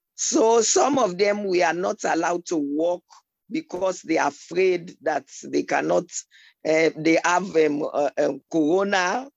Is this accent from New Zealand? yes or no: no; Sierra Leone; and I'm from Sierra Leone.